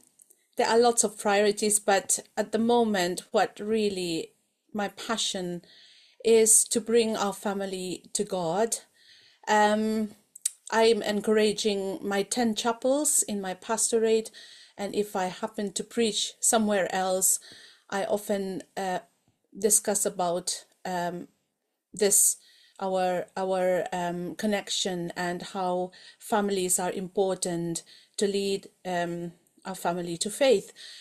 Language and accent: English; Mizoram, India; English is a second language; now in Wales, United Kingdom; I'm originally from Mizoram, from the northeast part of India, and I've been working here in Wales since 2011 with the Presbyterian Church of Wales.